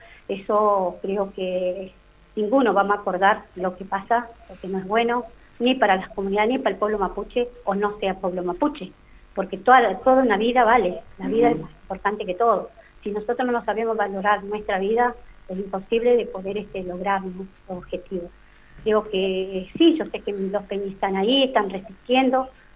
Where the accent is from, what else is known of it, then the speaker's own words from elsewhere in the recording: Ipetren Chico, Río Negro, Argentina; Si yo bien vengo de comunidades, la comunidad en la cual pertenezco es la Los Penimapu, soy del Ipetren Chico, para alguien que no se ubica, estoy a 130 kilómetros de Ingeniero Jacobacci, en la cual me crié